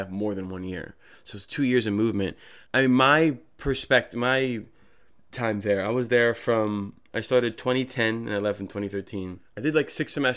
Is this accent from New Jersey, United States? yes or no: yes; Trenton, New Jersey, United States; Went to Mercer County Community College. In Trenton, where I'm from. I'm originally from Trenton, New Jersey.